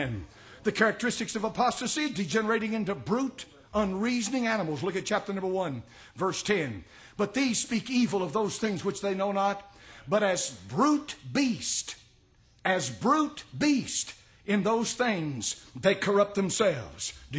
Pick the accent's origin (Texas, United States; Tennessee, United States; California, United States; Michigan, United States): Tennessee, United States; but I grew up in East Tennessee and I knew what blackguard meant.